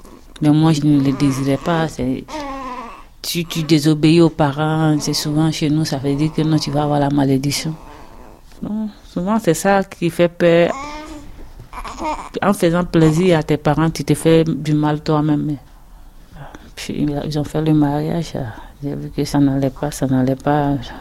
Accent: Côte d’Ivoire; Je viens de la Côte d'Ivoire.

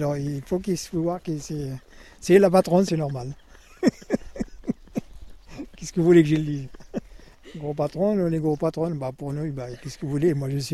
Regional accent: Morocco; moved away; Ça fait 40 et quelques années que j'ai quitté le Maroc.

